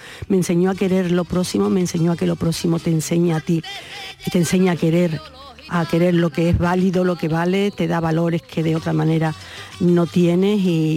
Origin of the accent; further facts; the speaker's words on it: Seville, Andalusia, Spain; posiblemente una de mis etapas más felices fue mi infancia en el Cerro del Águila.